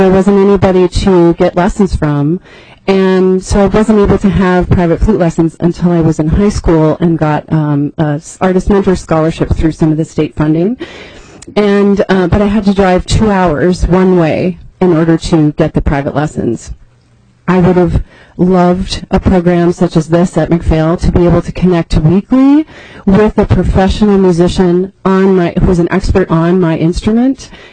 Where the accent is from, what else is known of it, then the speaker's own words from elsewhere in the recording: Minnesota, United States; I grew up in Lake of the Woods County, way up on the northernmost part of Minnesota, and I learned flute in the band program